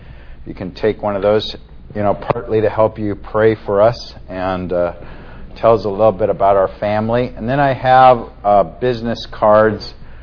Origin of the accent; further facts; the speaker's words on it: Fresno, California, United States; I grew up in Fresno, not too far away from you all, so I know this area very well, although it's been a while since I've lived in the valley, but my parents still live there.